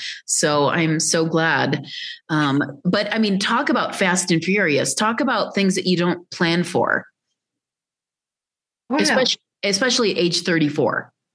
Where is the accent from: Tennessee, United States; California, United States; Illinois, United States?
Illinois, United States; Batavia; I grew up in Batavia, which is about 45 minutes southwest, which I always say it's near Geneva, St. Charles, Aurora